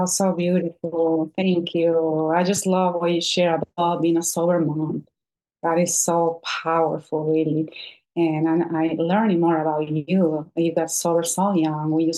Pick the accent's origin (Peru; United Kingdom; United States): Peru; Lima; born there; first language Spanish; English is a second language; I was born in Lima, Peru, so I speak Spanish and I have that experience too.